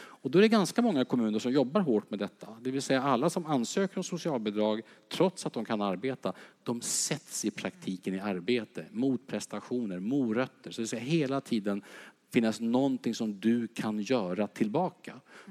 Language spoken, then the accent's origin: Swedish; Södermanland, Sweden; jag är uppvuxen utanför Eskilstuna.